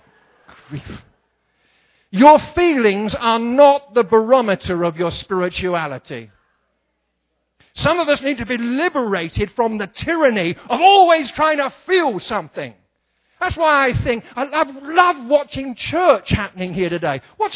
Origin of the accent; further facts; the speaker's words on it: England, United Kingdom; See, in England, what we do is mumble. Now, people think it's classy. We just mumble.